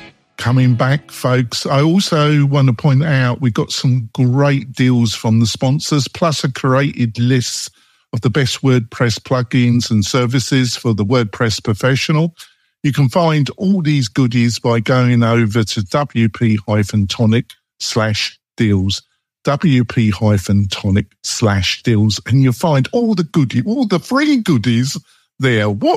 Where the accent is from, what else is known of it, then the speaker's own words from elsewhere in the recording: England, United Kingdom; now in United States; I'm very English, even though I've been living in America for almost 18 years.